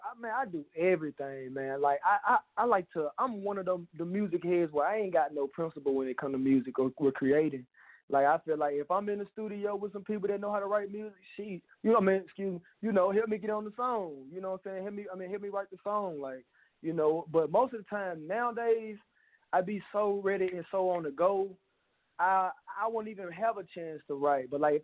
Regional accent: Jackson, Mississippi, United States; I'm a 26-year-old aspiring artist from Jackson, Mississippi. I was born and raised, I was born on February 14, 1994.

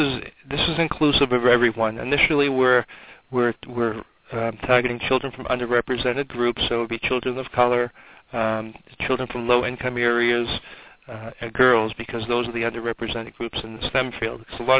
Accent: Everett, Massachusetts, United States; I grew up in Everett. My father was a retired elementary school principal.

